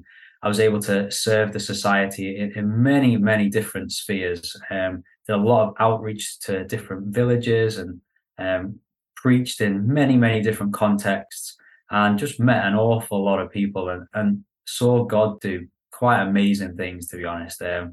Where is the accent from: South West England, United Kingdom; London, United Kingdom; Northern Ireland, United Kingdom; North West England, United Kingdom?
North West England, United Kingdom; Liverpool; Yes, I'm from Liverpool.